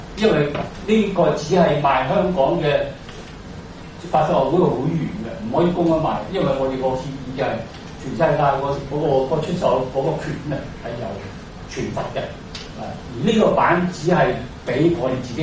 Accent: China; 即使我哋中国人有啲惭愧，你中国自己又话有三论宗啊

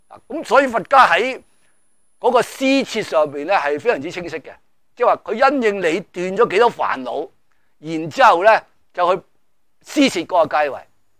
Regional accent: China; 但系我哋中国人咧喺个讲法上面呢，就因为禅宗太盛行了

